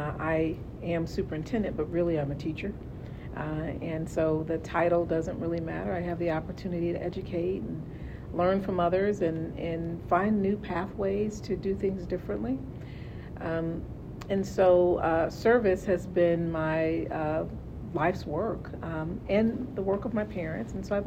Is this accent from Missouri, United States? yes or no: yes; St. Louis, Missouri, United States; I grew up in St. Louis, so I'm a native of St. Louis, which is where my first principalship was, my assistant superintendent position was.